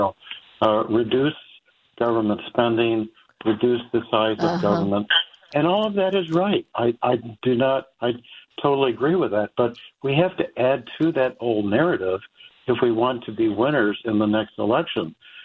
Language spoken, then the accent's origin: English; Colorado, United States; I should mention I grew up in Colorado, so I totally know what you're talking about.